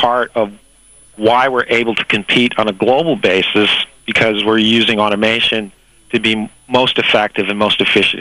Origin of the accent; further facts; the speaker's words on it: Michigan, United States; I grew up in Michigan. My father was a tool and die maker at General Motors. He was a member of the United Auto Workers, so I have a great affinity for manufacturing and the auto industry in particular.